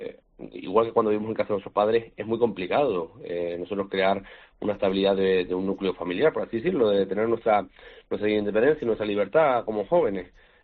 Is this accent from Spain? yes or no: yes; Canary Islands, Spain; no tener que irme de Canarias, poder quedarme aquí en mi tierra